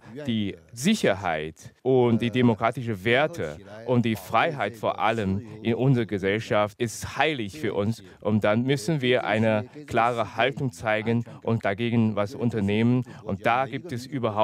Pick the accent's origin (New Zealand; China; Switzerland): China; Sichuan; moved away; Aber ich vermisse meine Heimat Sichuan und ich vermisse die schöne Sichuan-Küche und dann auch die hochprozentige Alkohol aus Sichuan.